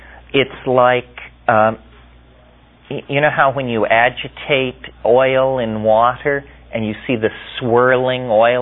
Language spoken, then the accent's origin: English; San Francisco, California, United States; I'm from San Francisco, California, I've been here 3 months, so forth and so on.